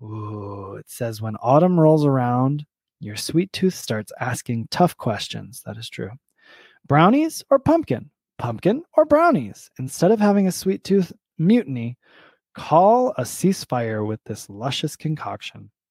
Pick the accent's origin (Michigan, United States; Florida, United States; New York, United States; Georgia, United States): Michigan, United States; I used to also say pop as a kid. I'm from Michigan, and now I say soda.